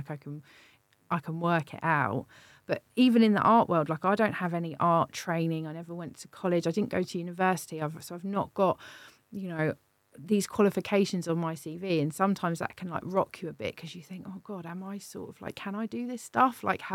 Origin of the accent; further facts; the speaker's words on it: Gosport, South East England, United Kingdom; also born or lived in Portsmouth; I lived in Eastneath for, well, Portsmouth generally for like 20 years, but I'm originally from Gosport. So post-travels, we've ended up in Gosport, which is I never thought that I would be living there again. I lived there when I was like a teenager